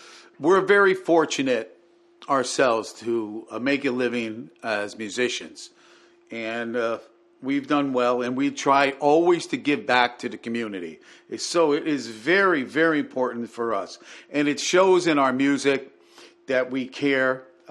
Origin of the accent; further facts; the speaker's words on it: New Haven, Connecticut, United States; Growing up in New Haven, you get all that. You get blues. You get rock and roll. You get Latin music.